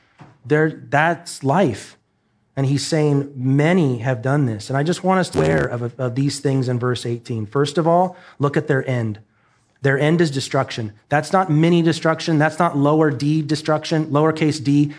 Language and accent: English; Oregon, United States; I love my state. I'm from Oregon, but I don't care about my flag at all up there.